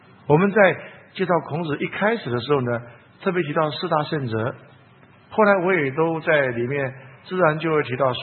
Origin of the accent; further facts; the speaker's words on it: China; 我们中国人有一个传统叫做祖先崇拜，过年过节都要在家里祭祖。